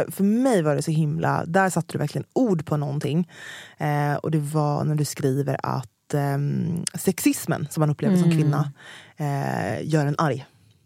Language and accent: Swedish; United Kingdom; accent: British; jag har den mest brittiska dialekten